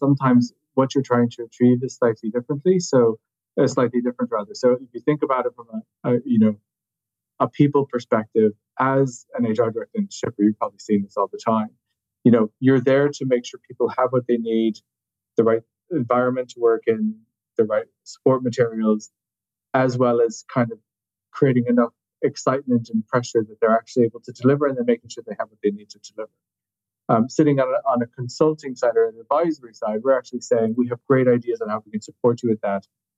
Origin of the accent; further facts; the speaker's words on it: United States; moved away as an adult; now in Ireland; My story was started in the States. I grew up in the States as a kid, and I really liked foreign languages.